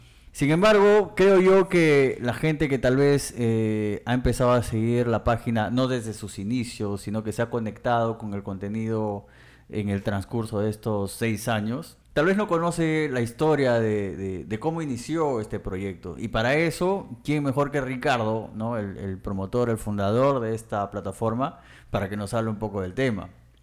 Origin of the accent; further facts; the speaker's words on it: Amazon, Peru; hay muchas cosas en común que nosotros como selváticos peruanos tenemos con gente de otros países